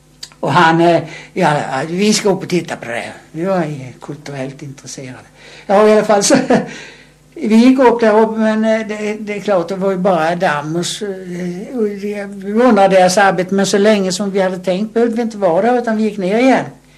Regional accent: Sweden; Vi kom från Sverige och vi skulle åka om en timme

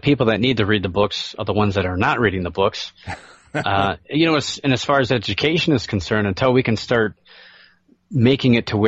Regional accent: United States; I never really, honestly, and I feel ashamed, you know, being an American by saying this, but I didn't really care about the Civil War before I got into ghosts.

